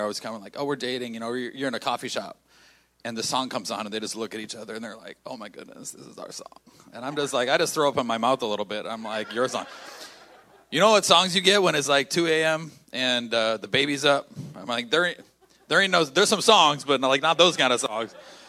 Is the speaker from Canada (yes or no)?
yes; Calgary, Alberta, Canada; because we're from the Calgary area